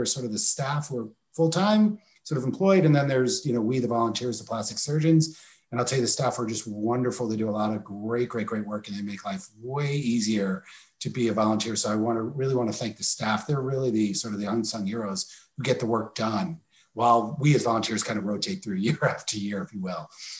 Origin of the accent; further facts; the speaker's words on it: Lawrence, New York, United States; But when I was a kid, I grew up in New York also. I grew up actually near where Alan Matarazzo lives, in Lawrence in Long Island.